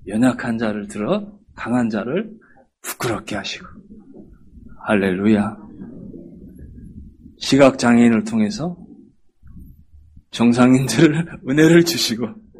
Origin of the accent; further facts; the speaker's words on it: Yeonggwang, South Jeolla, South Korea; born there; 저는 전라남도 영광 거룩한 법 거룩할성 어구포 거룩한 법이 있는 포구에서 태어났습니다.